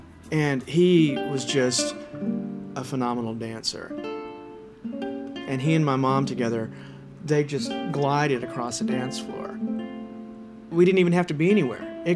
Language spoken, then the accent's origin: English; Texas, United States; I'm Mexican and I'm from Texas